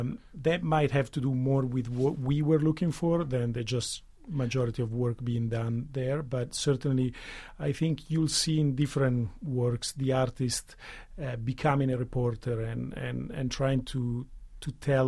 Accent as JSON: {"language": "English", "country": "Italy", "said": "I'm from Italy"}